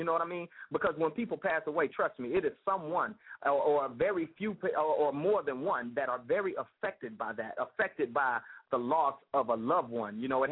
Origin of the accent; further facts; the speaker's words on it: United States; I mean, yes, I'm an American. I'm a full red-blooded American. I love my country.